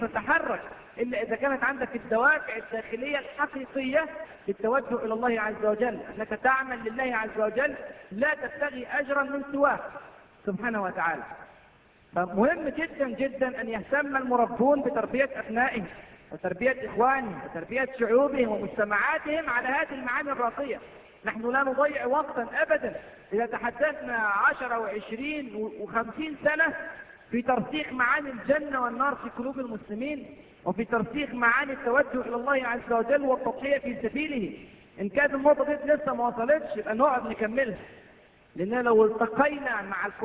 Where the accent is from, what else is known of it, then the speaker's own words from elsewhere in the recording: Egypt; عندنا في مصر السنة اللي فاتت في رمضان منع كل الدعاء من الكلام